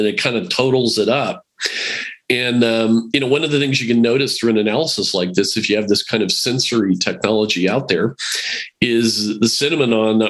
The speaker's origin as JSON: {"language": "English", "country": "United States", "lives_now": "Canada", "said": "I'm an American originally, as you know."}